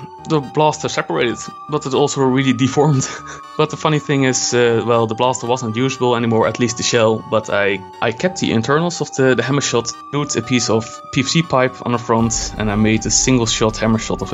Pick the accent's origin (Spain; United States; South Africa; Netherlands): Netherlands; from the Netherlands, and here's my story.